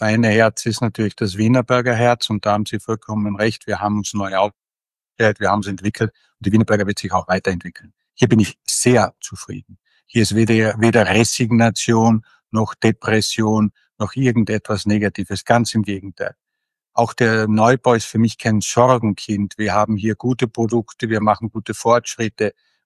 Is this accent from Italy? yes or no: no; Austria; als überzeugter Europäer, als Österreicher, als einer, der auch den deutschsprachigen Raum liegt.